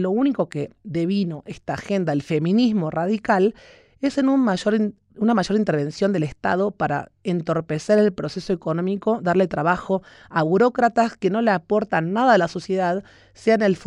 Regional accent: Argentina; now in Mexico; como mencionaste y se nota por mi acento, me preocupa porque esto sucede en mi país de origen. Soy argentina de origen, aunque estoy naturalizada mexicana.

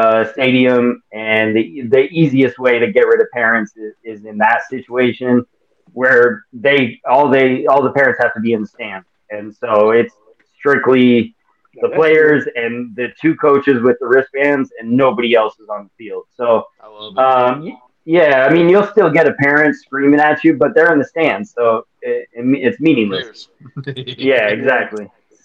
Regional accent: Colorado, United States; I said, hey, just so you know, I grew up in Colorado

